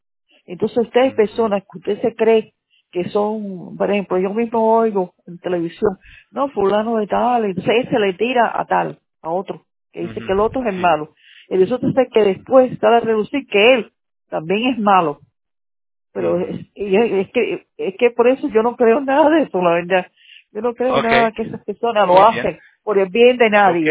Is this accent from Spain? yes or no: no; Cuba; moved away; Mi hermana, mi familia, mi sobrino, que yo vine de Cuba y ellos sí están aquí hace muchos años